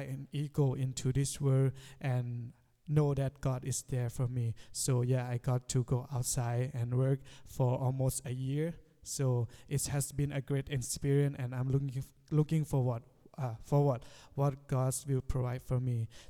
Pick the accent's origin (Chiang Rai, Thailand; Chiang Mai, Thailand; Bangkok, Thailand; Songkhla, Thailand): Chiang Mai, Thailand; I'm from Chiang Mai, Thailand.